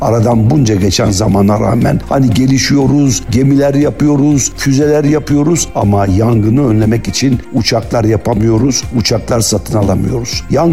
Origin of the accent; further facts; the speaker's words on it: İzmir, Turkey; Ben İzmirliyim ve günlerdir yanan bölgeyi avucumun içi gibi biliyorum.